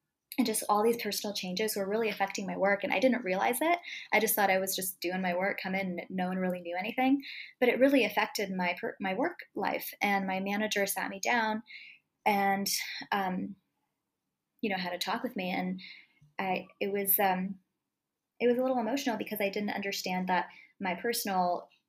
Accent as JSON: {"language": "English", "town": "San Diego", "region": "California", "country": "United States", "tie": "born or raised there", "moved": "as an adult", "said": "I had just gotten married and moved cross country. I was born and raised in San Diego my whole life, so I never really lived anywhere else."}